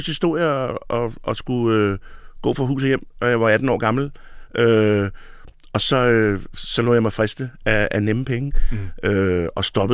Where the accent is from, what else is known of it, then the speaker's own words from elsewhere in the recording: Albertslund, Capital Region of Denmark, Denmark; Så siger jeg oprindeligt fra Albertslund.